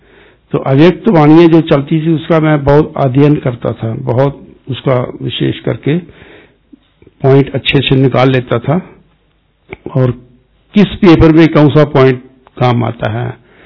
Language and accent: Hindi; Punjab, India; moved away; उस समय मैं पंजाब से इधर आया था वैरावल जूनागढ़ की तरफ।